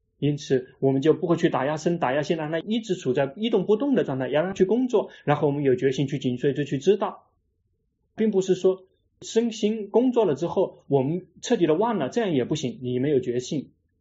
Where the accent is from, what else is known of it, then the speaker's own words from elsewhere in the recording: China; now in Thailand; 我们中国人如果碰到那个刚刚来新来的中国人，给他们解释一下